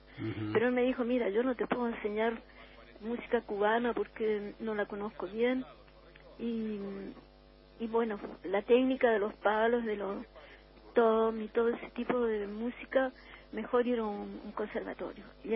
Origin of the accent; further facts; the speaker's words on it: Montevideo, Uruguay; also born or lived in Santiago, Chile / Viña del Mar, Chile; Sí, en realidad ya había empezado en Santiago. Después viví en Viña. Bueno, cuando era chica aprendí piano en Montevideo con una súper buena profesora